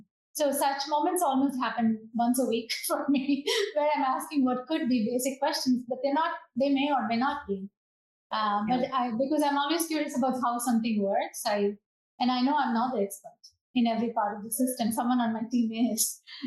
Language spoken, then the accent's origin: English; India; moved away as an adult; now in United States; I grew up in India and I moved here to pursue a master's in computer science.